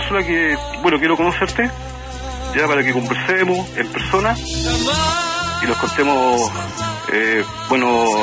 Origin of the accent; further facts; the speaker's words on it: Santiago, Santiago Metropolitan Region, Chile; soy de aquí de Santiago